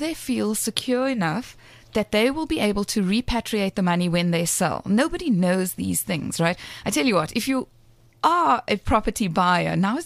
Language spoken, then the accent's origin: English; South Africa; I'm South African